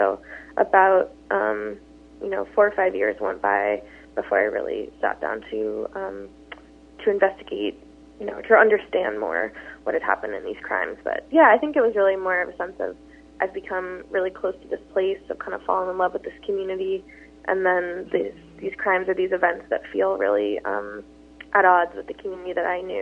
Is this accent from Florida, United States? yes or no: no; New York City, New York, United States; Yeah, I am from New York City originally, so very different.